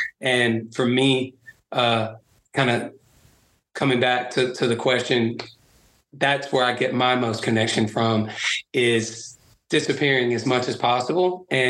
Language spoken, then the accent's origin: English; the South, United States; And I grew up in the South